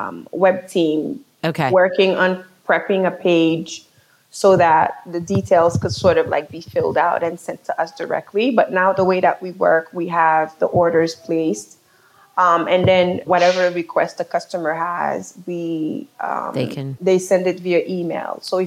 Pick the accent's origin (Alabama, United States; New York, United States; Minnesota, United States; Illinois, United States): New York, United States; New York City; also born or lived in Haiti; being born in Haiti and growing up in New York City